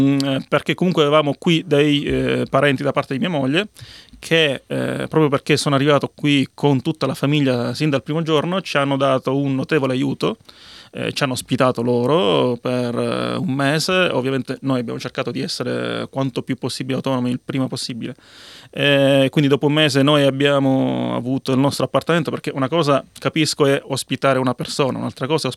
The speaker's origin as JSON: {"language": "Italian", "town": "Ragusa", "region": "Sicily", "country": "Italy", "tie": "born or raised there", "moved": "as an adult", "lives_now": "Australia", "said": "a Ragusa, città dove sono nato. È stato interessante perché effettivamente io ho vissuto 20 anni a Ragusa, poi mi sono trasferito al nord, ho fatto diverse esperienze, ho studiato, ho lavorato lì e i 4 anni precedenti la mia decisione di venire qui in Australia"}